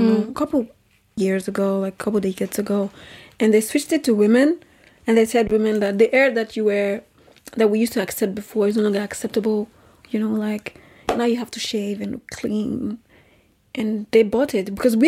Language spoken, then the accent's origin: English; Nigeria; now in Europe; I grew up in Nigeria and we didn't used to shave legs. When I moved to Europe, I saw that people shave legs.